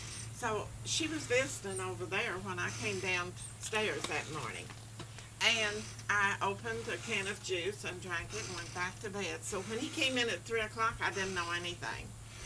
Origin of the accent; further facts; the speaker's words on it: Maysville, Kentucky, United States; I was born in Maysville, out in the county, Mason County, and on August 17th, 1910. Mm-hmm. And I went to the public school, and then when I got ready for high school, I went to Maysville High School and graduated there in 1928.